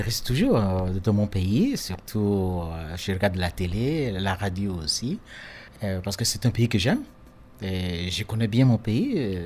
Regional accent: Kisangani, Tshopo, DR Congo; now in Switzerland; Je suis ressortissant de la République démocratique du Congo, à l'est du pays, de Kisangani. Et puis, je suis en Suisse, ça fait 21 ans et demi, bientôt 22 ans.

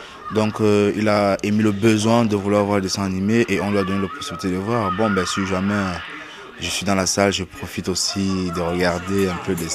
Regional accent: Cameroon; moi je suis camerounais et puis ça fait qu'on ne peut pas dialoguer.

